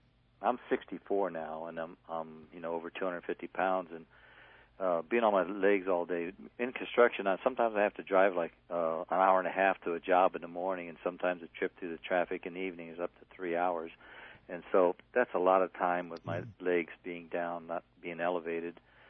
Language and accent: English; Norwalk, California, United States; I'm from Norwalk, California, and I'm a construction worker.